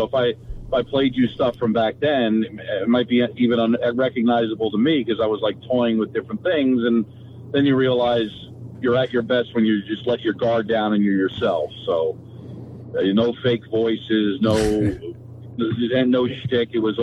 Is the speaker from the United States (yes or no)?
yes; New Jersey, United States; Because I was the guy from Jersey, so I covered a lot of Devil and Net games.